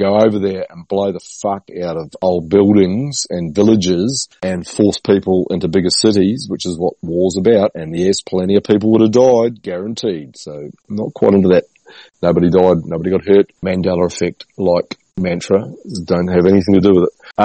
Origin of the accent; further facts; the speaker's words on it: New Zealand; back growing up in New Zealand, we were allowed to, buy fireworks and blow things up.